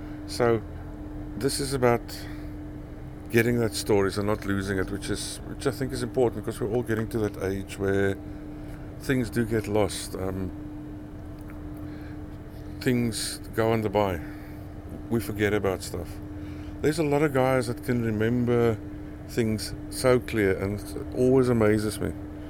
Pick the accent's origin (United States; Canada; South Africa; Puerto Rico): South Africa; accent: Afrikaans; now in United Kingdom; It's probably like me with my accent is still very strong Afrikaans, even though I've been living in the UK for close on 20 years.